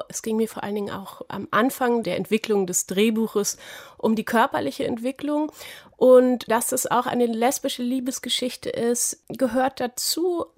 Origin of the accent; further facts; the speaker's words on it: Berlin, Germany; Ich bin selber in Berlin aufgewachsen